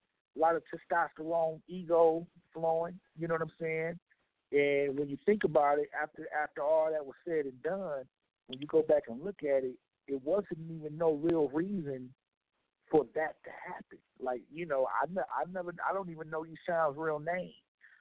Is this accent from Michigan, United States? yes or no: yes; Detroit, Michigan, United States; We was young, and we come from Detroit.